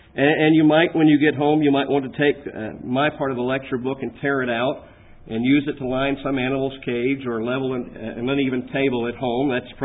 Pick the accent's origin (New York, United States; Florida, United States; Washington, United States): Florida, United States; Lakeland; I serve as an evangelist for a congregation of God's people in my hometown in Lakeland, Florida. That is where I grew up